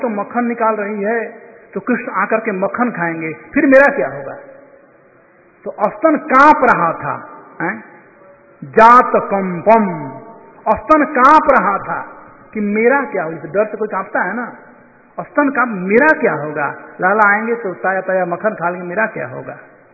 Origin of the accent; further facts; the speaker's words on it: Bihar, India; हमारे यहां बिहार में कहते हैं